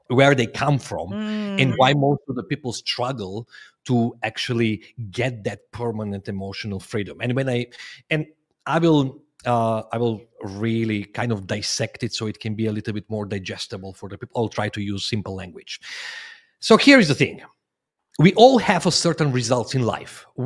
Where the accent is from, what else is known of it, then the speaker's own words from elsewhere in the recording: North Macedonia; English is a second language; Yeah, I'm originally from Macedonia. I'm born and raised until my very early 20s, like until 20 in Macedonia.